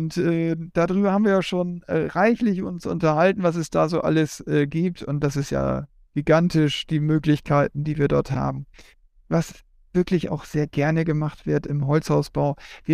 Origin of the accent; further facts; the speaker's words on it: Northern Germany, Germany; hier in Norddeutschland, wir kommen ja aus Norddeutschland